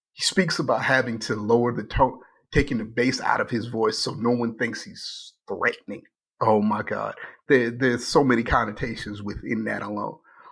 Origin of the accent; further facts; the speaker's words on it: Ohio, United States; I'm from Ohio and play in our AAU team that's based in Los Angeles.